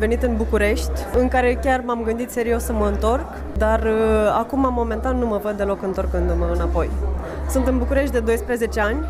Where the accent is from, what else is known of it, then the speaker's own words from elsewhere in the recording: Bălți, Moldova; Nu sunt din Chișinău, sunt din Bălți.